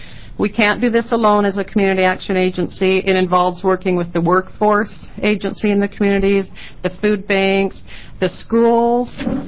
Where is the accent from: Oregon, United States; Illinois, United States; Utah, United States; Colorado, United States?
Oregon, United States; La Grande; I'm from LeGrand, representing Baker Grant Union in Wallowa Counties.